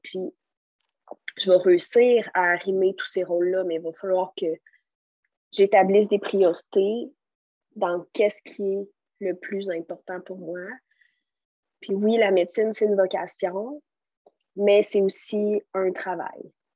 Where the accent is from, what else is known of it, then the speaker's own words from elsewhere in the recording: Quebec City, Quebec, Canada; Nous, on est de Québec les deux. Puis toute notre famille est à Québec.